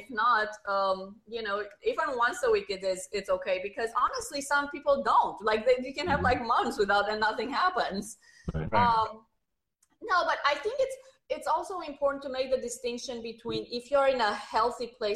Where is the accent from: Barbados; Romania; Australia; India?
Romania; English is a second language; now in United States; I'm sure you hear a slight accent. You know, I'm originally from Romania